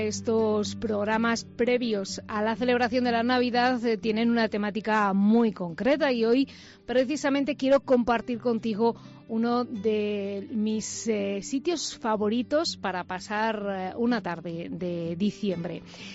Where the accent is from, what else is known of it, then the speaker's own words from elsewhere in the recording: Ávila, Castile and León, Spain; Pues yo no la conozco, y soy de Ávila de toda la vida